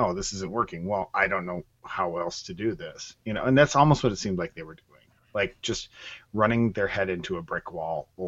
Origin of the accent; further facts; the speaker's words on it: Wisconsin, United States; now in Madison, United States; I'm a guy from Wisconsin that grew up in northern Wisconsin, very detached from the Badgers, as a matter of fact.